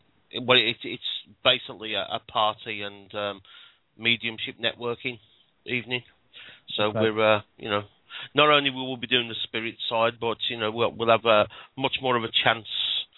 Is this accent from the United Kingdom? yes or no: yes; Birmingham, West Midlands, United Kingdom; I am from the West Midlands in the UK, the Birmingham area.